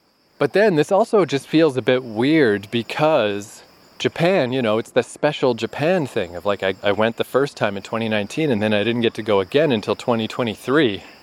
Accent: Canada; I'm just a tourist. I'm just from Canada.

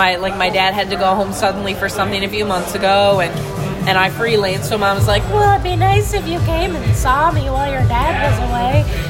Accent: Newfoundland and Labrador, Canada; We're all from Newfoundland

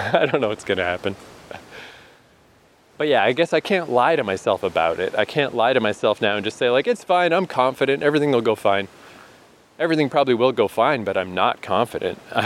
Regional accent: Canada; Again, I'm Canadian.

